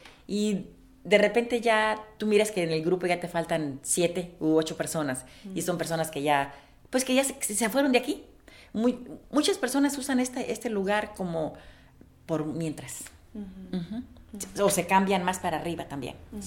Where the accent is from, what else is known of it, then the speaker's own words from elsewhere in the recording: Jalisco, Mexico; born there; also born or lived in Tijuana; Mi fecha de nacimiento es noviembre 21 de 1952 y nací en Jalisco, México.